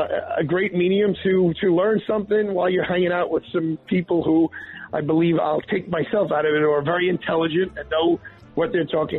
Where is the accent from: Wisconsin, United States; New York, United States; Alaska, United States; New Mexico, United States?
New York, United States; Brooklyn; breaking news on the radio stories growing up in Bay Ridge, Brooklyn in the 1970s and 80s.